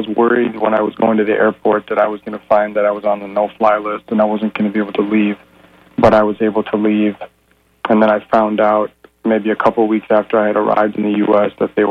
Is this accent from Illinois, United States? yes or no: no; Minneapolis, Minnesota, United States; moved away as an adult; now in Egypt; I was born in the U.S. I was born and raised in Minneapolis, St. Paul, Minnesota, and I moved to Egypt after the revolution.